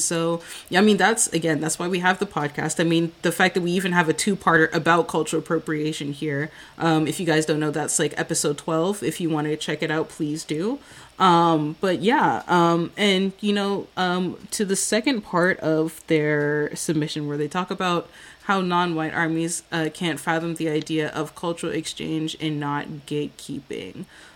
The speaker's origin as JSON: {"language": "English", "country": "Nigeria", "said": "And me as a Nigerian, I was sitting there and I was looking at her outfit and I said, in what world is this Nigerian attire?"}